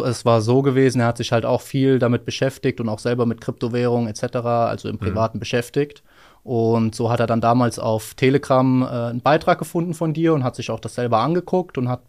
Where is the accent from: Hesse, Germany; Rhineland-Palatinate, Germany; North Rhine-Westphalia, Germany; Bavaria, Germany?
Hesse, Germany; Rödermark; ich bin aktuell 25 Jahre alt. Ich komme aus Hessen, aus der Stadt Rödermark